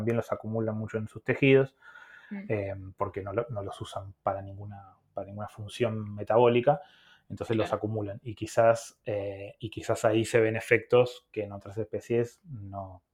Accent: Tierra del Fuego, Argentina; Sí, yo soy de acá de Tierra del Fuego y cuando era chico me gané una guía de aves

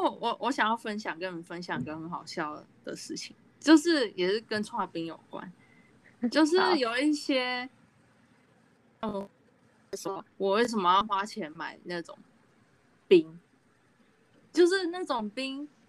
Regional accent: Taiwan

